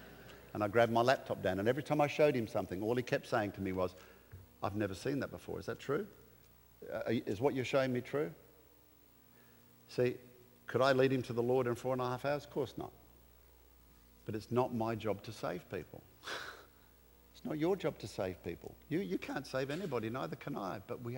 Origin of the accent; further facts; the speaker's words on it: Australia; So I'm from Australia originally.